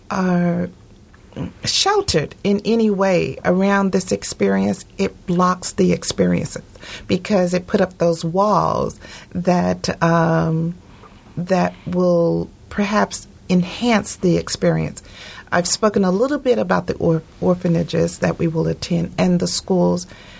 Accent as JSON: {"language": "English", "country": "United States", "said": "I like to think that I am not egocentric about the fact that I am an American and I have all amenities available for me."}